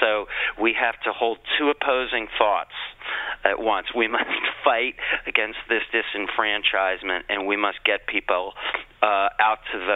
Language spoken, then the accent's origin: English; Wisconsin, United States; I'm from Wisconsin.